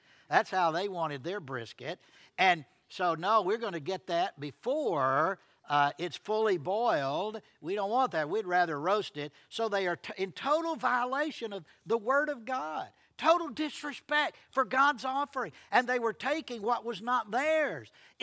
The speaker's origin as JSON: {"language": "English", "town": "Rome", "region": "Georgia", "country": "United States", "tie": "born or raised there", "said": "right outside of my hometown, Rome, Georgia, there's an actual place called Booger Hollow."}